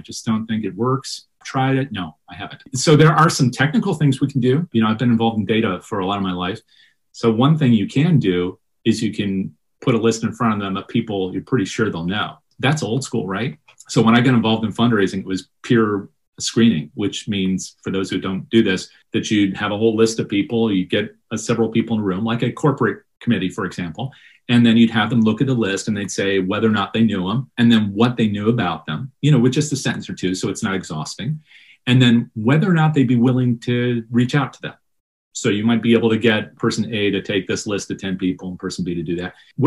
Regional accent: Connecticut, United States; And I'm from Connecticut, so there are a lot of things I don't talk about. I grew up in a very puritanical kind of world.

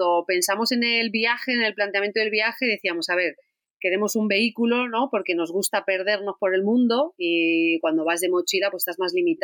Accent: Community of Madrid, Spain; No volvimos a Madrid, nosotros somos de Madrid, de la Sierra de Madrid

